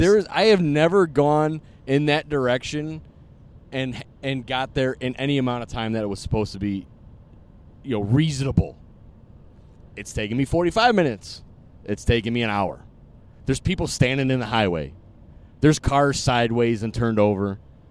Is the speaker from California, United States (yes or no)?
no; Chicago, Illinois, United States; I mean, look, I'm from Chicago.